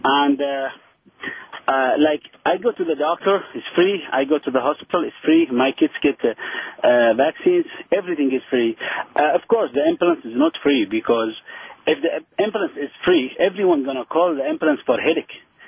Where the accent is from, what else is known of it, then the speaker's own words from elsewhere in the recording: Yemen; now in Windsor, Canada; Yeah. I came to Canada before 6 years from Yemen, and I would like to speak about the medical system here.